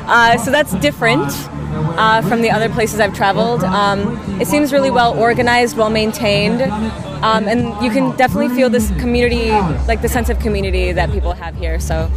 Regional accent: Chicago, Illinois, United States; I'm originally from Chicago.

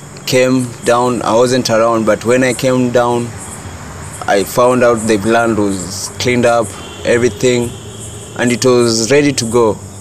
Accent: Kenya; English is a second language; I come from Kenya. Kenya is a nice place.

